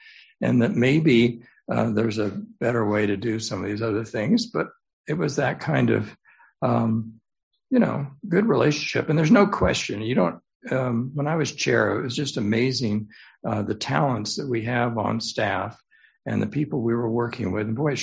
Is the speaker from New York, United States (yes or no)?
no; Phillips, Texas, United States; And I said, well, Nancy, I'm from Phillips, Texas. I was born in Phillips, Texas.